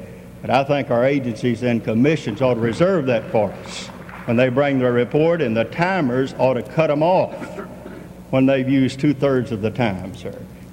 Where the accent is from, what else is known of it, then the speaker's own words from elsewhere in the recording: Westminster, California, United States; from Westminster, California.